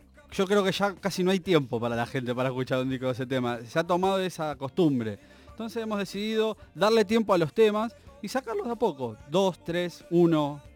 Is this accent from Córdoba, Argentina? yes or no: no; Quilmes, Buenos Aires Province, Argentina; Nosotros somos de Quilmes.